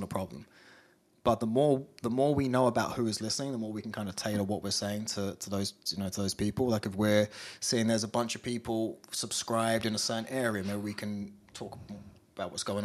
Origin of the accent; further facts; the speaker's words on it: England, United Kingdom; I'm English.